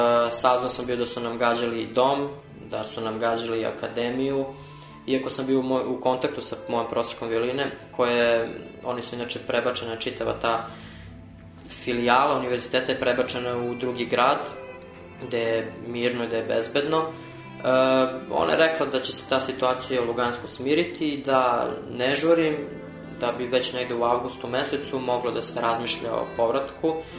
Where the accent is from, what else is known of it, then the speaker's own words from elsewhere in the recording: Serbia; mi smo rekli iz Srbije